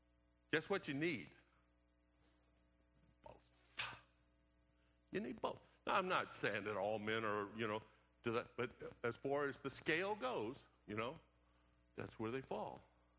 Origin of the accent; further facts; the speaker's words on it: the South, United States; I'm still from the South, and so when I say a word incorrectly and then somebody says, no, it's this, in my ear it sounds like they're saying the same thing I said.